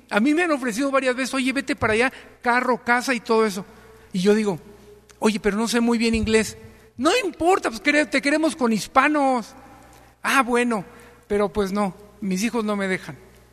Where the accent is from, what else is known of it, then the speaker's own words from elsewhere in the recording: Mexico; Porque como mexicanos